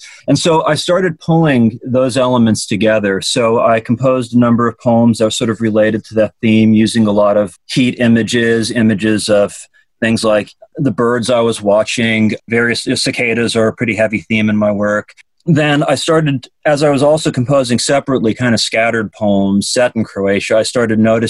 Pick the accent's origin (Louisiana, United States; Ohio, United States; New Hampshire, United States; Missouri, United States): New Hampshire, United States; now in Tennessee, United States; I grew up in New Hampshire, so I kind of always was accustomed to the sight of mountains, and it was very welcoming here in Tennessee to see something very similar